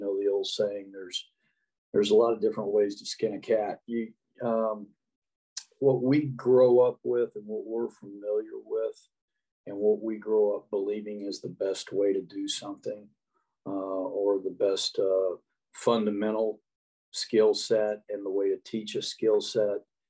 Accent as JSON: {"language": "English", "town": "Arlington", "region": "Texas", "country": "United States", "tie": "born or raised there", "said": "Well, yeah, you know, I grew up in Arlington, Texas"}